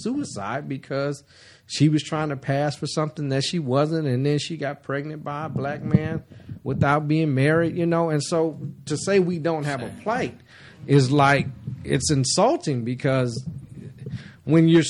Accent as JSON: {"language": "English", "town": "Ann Arbor", "region": "Michigan", "country": "United States", "moved": "yes", "said": "When we moved here from Ann Arbor, Michigan in 1978, it seems like as soon as I got off the plane, white boy, yellow, pale nigga."}